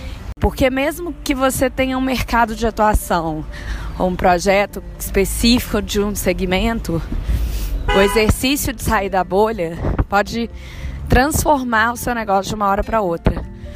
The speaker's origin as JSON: {"language": "Portuguese", "town": "Belo Horizonte", "region": "Minas Gerais", "country": "Brazil", "accent": "pão de queijo", "lives_now": "São Paulo, Brazil", "said": "Eu sou mineira, né, de BH. Facilmente vocês vão reconhecer o sotaque pão de queijo aí em alguns momentos. E eu sempre trabalhei ou Minas, ou São Paulo, ou Rio de Janeiro. Hoje eu moro em São Paulo, tem mais de 10 anos."}